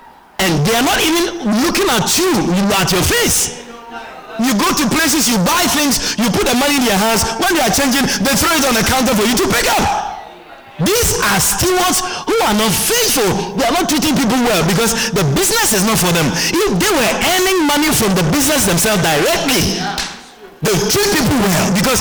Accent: Guyana; I came from Georgetown to the East Bank. I should sit down here for 2 hours?

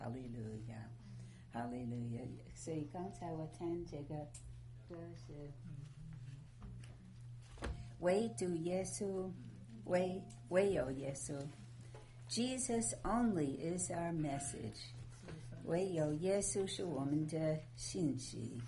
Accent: China; 我们中国人的特点就是殷勤，对不对？

